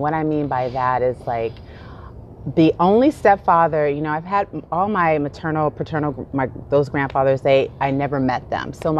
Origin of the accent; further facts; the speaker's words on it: Los Angeles, California, United States; Yeah, I'm from South Central Los Angeles.